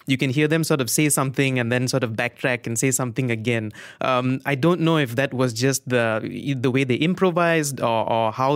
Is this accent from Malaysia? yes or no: yes; Malaysia; we are Malaysian